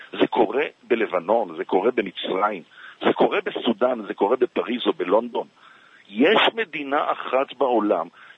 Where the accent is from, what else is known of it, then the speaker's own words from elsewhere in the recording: Petah Tikva, Central District, Israel; אני יליד פתח תקווה, נולדתי להורים ניצולי שואה.